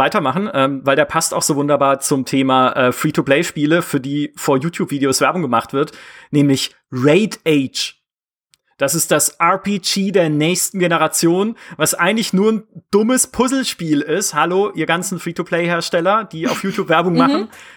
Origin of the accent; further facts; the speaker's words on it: Baden-Württemberg, Germany; ich bin ja auch in der Nähe der französischen Grenze aufgewachsen